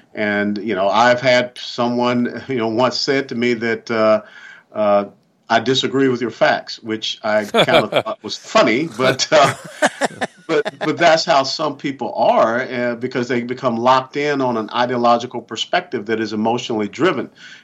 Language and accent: English; Atlanta, Georgia, United States; I grew up in Atlanta, Georgia.